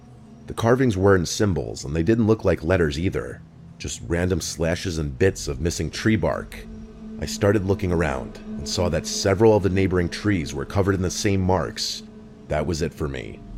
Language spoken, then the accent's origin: English; New England, United States; I'm also from New England, so the drive actually wasn't so bad.